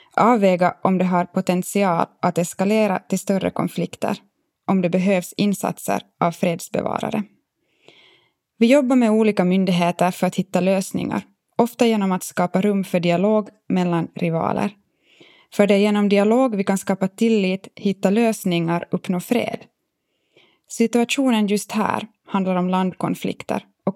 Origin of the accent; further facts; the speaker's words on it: Henriksdal, Finland; I 29 år har jag firat jul hemma i Henriksdal i Finland med familjen.